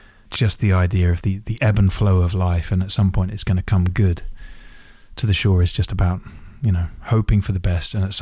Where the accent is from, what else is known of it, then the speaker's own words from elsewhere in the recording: South West England, United Kingdom; also born or lived in Essex; I grew up in South Devon by the sea. So right on the south coast of England. So I always had this kind of big horizon outside the window. I always felt like, though I lived in a small town